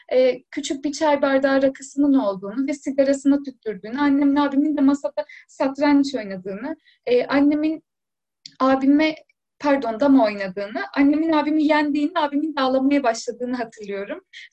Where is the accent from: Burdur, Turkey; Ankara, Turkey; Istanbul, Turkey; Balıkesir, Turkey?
Istanbul, Turkey; Yani ben 1993'te İstanbul'da doğdum. Bir mahallede yaşıyorduk. Böyle daha ortalama yoksul olan insanların yaşadıkları bir mahalleydi. İki artı bir evde oturuyorduk. Büyük bir aileydik.